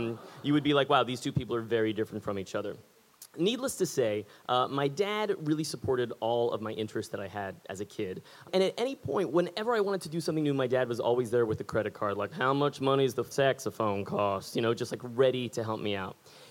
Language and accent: English; San Antonio, Texas, United States; as a little white boy growing up in San Antonio, Texas in the early 80s, right?